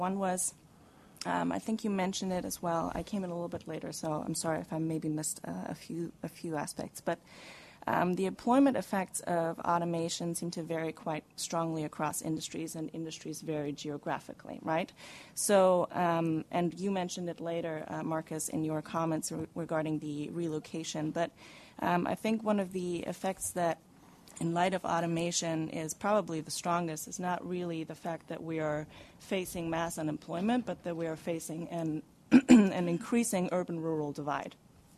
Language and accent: English; Germany; And I come from Germany, so I wanted to offer two sort of maybe best practices